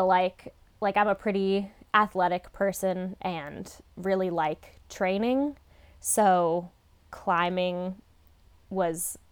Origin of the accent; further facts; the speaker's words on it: New York, United States; moved away as an adult; now in Seattle, United States; I live in Seattle, Washington, and I grew up in New York, and then moved out here after I graduated from college.